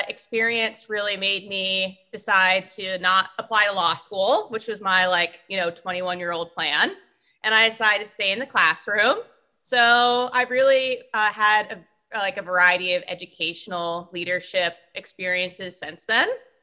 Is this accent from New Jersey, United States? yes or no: no; Vermont, United States; I'm from Vermont originally and went to college in upstate New York.